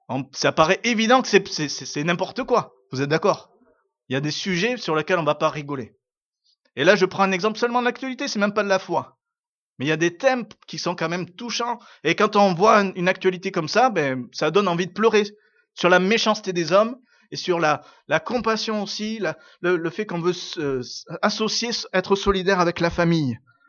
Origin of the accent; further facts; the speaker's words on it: Aix-en-Provence, Provence-Alpes-Côte d'Azur, France; Moi, je suis d'Aix-en-Provence, donc j'ai toujours soutenu Marseille